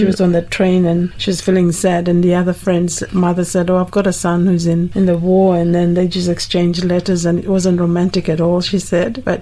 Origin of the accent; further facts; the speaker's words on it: Mekeo, Central Province, Papua New Guinea; Me, I come from Papua New Guinea, from Makeo to be precise, but I grew up mainly in boarding schools, so I was mainly run by Catholic nuns, and the Catholic nuns were from France.